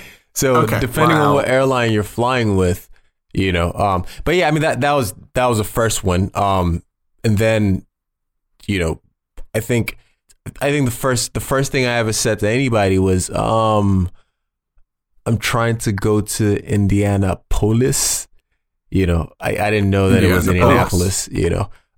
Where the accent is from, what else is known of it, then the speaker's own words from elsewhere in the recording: Nigeria; I'm from Nigeria, so everybody's black